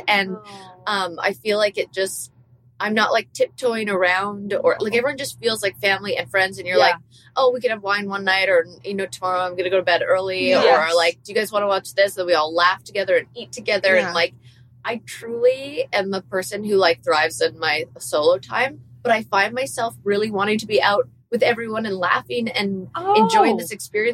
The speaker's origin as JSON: {"language": "English", "country": "Canada", "said": "obviously I do hockey because I'm Canadian"}